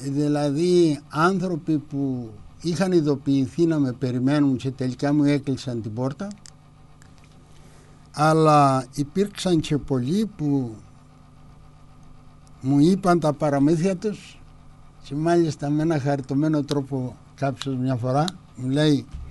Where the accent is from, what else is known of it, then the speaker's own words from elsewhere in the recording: Kasteli Pediados, Crete, Greece; είμαι από το Καστέλι Παιδιάδος δίπλα